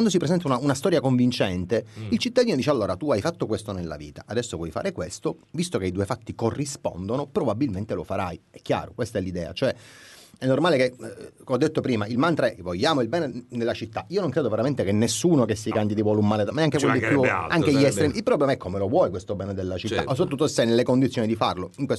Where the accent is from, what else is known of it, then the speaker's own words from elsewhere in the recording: Palermo, Sicily, Italy; E anche di Palermo, perché è anche di Palermo, il mio accento mi tradisce inevitabilmente.